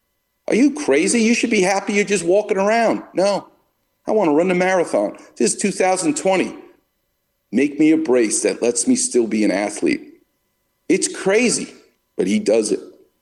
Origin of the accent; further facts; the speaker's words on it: Far Rockaway, New York, United States; born there; my mother, the nurse, actually took care of Bob Kane at St. Joseph's Hospital, where I was born in Far Rockaway.